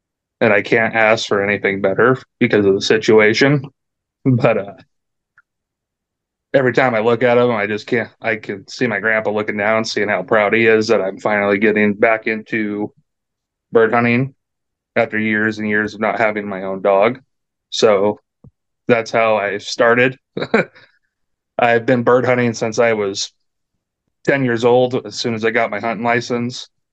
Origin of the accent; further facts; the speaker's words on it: Washington, United States; also born or lived in Arkansas; I live in Eastern Washington. I've lived here my whole life. And don't let the name fool you. I wasn't born in Wyoming. I was actually born in Arkansas.